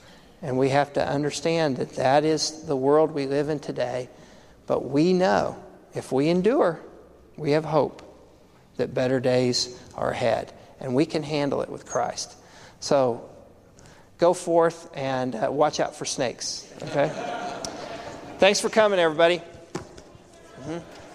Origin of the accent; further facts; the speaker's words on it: Texas, United States; A great illustration of this, being a Texan, rattlesnakes are pretty regular in Texas, okay?